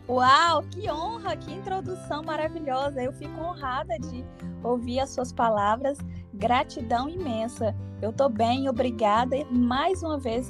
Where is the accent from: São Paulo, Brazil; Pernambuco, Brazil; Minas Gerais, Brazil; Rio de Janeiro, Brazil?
Minas Gerais, Brazil; Governador Valadares; eu sou de Minas Gerais, nasci e cresci na cidade de Governador Valadares, interior de Minas Gerais. Uma família muito, muito simples.